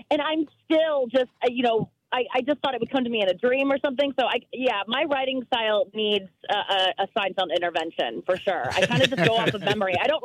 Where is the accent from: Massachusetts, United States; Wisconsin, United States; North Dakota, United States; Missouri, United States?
Missouri, United States; St. Louis; He's a performer around town, and I'm from St. Louis, and he performs at bars and, you know, pubs around town